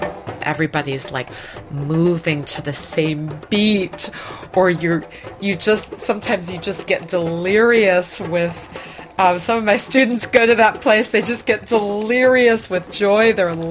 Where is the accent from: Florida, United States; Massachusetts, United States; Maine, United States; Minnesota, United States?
Minnesota, United States; I grew up in Minnesota, which was a great place to grow up. And my family was one of the only Black families in the town.